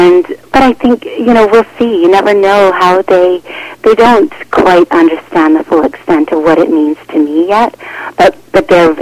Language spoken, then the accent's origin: English; British Columbia, Canada; I'm from Vancouver Island, growing up on a lake surrounded by the ocean